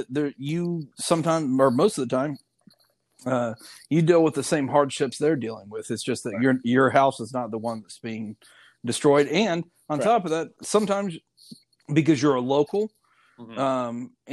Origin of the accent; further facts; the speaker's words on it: Louisiana, United States; I said, "We're from Louisiana."